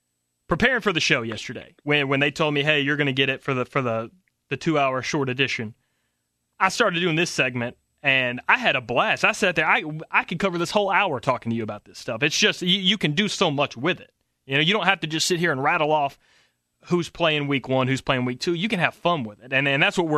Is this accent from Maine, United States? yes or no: no; Nashville, Tennessee, United States; See, I'm a Titans fan, and I grew up in Nashville most of my life